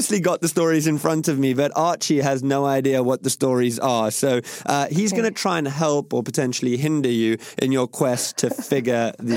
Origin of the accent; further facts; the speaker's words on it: South Africa; I'm South African.